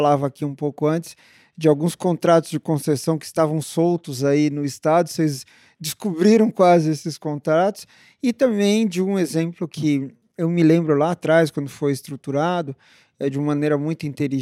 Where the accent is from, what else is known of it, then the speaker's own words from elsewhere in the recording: São Paulo, Brazil; Mas como eu sou paulista, acho que eu consigo manter um pouco a isenção.